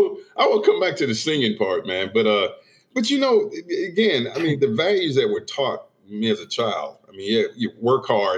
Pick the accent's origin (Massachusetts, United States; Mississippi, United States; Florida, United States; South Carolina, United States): South Carolina, United States; Lancaster; You know, I grew up in a very small rural, what we used to call a textile town, Jim, in Lancaster, South Carolina.